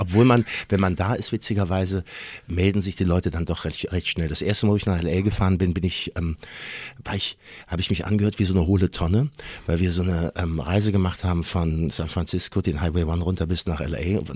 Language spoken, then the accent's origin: German; Bonn, North Rhine-Westphalia, Germany; dann haben wir festgestellt, wir kommen beide aus Bonn.